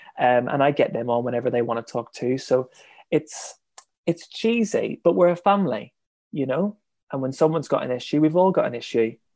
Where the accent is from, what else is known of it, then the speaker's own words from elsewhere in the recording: Belfast, Northern Ireland, United Kingdom; growing up in Belfast